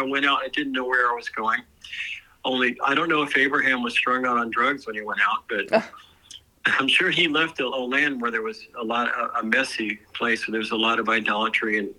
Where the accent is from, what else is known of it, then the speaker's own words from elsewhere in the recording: Chicago, Illinois, United States; born there; And I was born in 1949 in Chicago in a very anti-Semitic world.